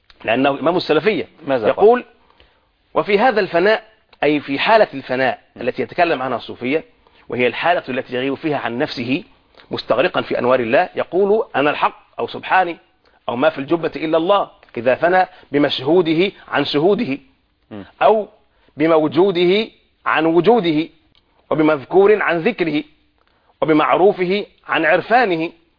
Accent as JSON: {"language": "Arabic", "town": "Alexandria", "region": "Alexandria Governorate", "country": "Egypt", "said": "عندنا في الإسكندرية مثلا أكبر زاوية"}